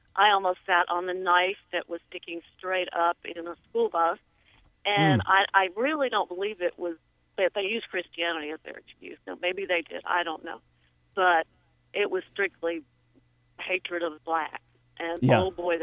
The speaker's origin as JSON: {"language": "English", "region": "Mississippi", "country": "United States", "tie": "born or raised there", "said": "Our government did prosecute the Klan. I grew up in South Mississippi."}